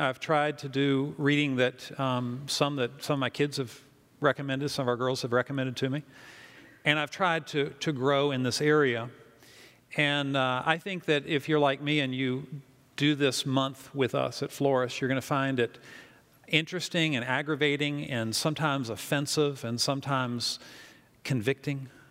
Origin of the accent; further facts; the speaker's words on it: Virginia, United States; now in Fairfax County, United States; I grew up in the Shenandoah Valley where there wasn't much diversity. And they've grown up in a highly diverse school system here in Fairfax County